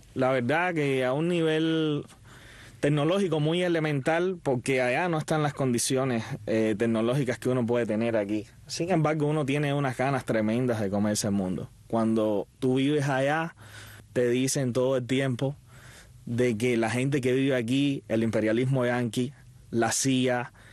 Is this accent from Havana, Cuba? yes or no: no; Vertientes, Camagüey, Cuba; born there; en el pueblo donde yo nací, en Vertientes